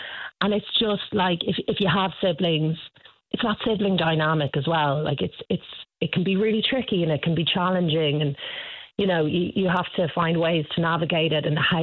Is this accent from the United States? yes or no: no; Dublin, Leinster, Ireland; so we shot it all over Dublin, which was really cool because I'm from Dublin.